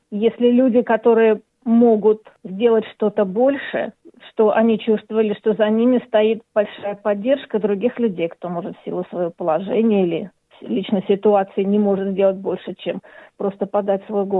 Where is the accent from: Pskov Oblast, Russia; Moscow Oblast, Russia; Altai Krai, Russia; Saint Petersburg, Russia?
Moscow Oblast, Russia; Chernogolovka; moved away as an adult; now in Australia; Я приехала из Московской области, используя модное слово из Наукограда, Черноголовки, и здесь продолжаю работать в науке.